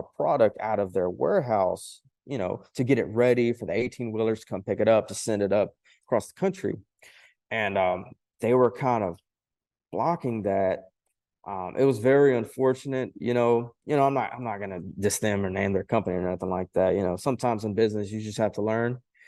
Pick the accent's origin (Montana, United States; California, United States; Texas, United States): Texas, United States; Taylor; So this is a family legacy. My grandparents, we're all from Taylor, Texas, right?